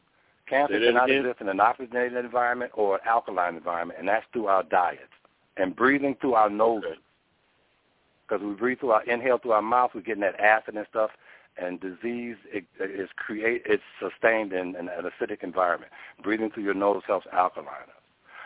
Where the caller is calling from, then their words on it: Washington, United States; The 206, the Pacific Northwest.